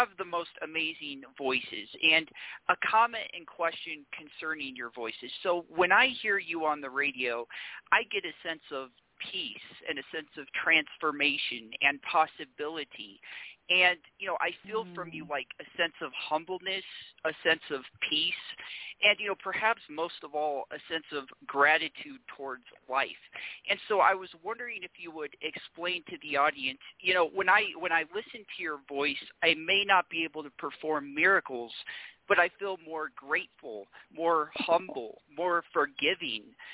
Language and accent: English; Denver, Colorado, United States; I'm from Denver, Colorado.